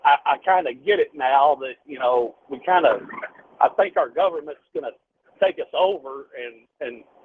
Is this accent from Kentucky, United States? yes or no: yes; Kentucky, United States; Like I say, I'm from Kentucky, and I live real close to Fort Knox